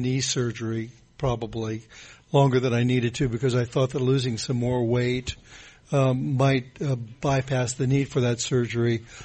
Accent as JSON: {"language": "English", "town": "Nashville", "region": "Tennessee", "country": "United States", "also_born_or_lived": "Los Angeles", "said": "I'm from Nashville, Tennessee. I used to be from L.A. I got sober in L.A. in 1980"}